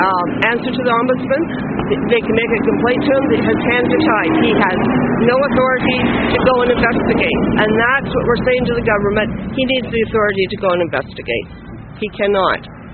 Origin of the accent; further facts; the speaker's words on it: Cornwall, Ontario, Canada; now in Alberta, Canada; I originally was born and raised in Cornwall. I live out in Alberta now.